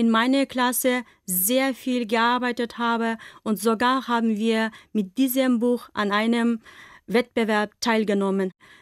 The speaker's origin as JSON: {"language": "German", "region": "Bishkek", "country": "Kyrgyzstan", "second_language": "German", "said": "Ich komme aus Kirgisistan, aus der Hauptstadt Bischkek. Ich bin im Jahre 1979 am 17. August geboren."}